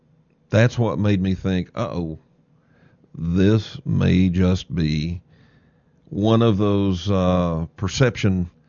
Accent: Texas, United States; accent: Texas; And I said, yes, I'm from Texas. How could you tell? Because I was speaking Serbian. But he could hear Texas accent in my Serbian speech.

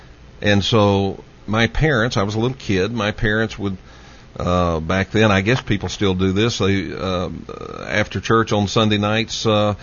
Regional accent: Dallas, Texas, United States; I grew up in Dallas and grew up in the Oak Cliff section of Dallas where Oswald was living and where he was captured.

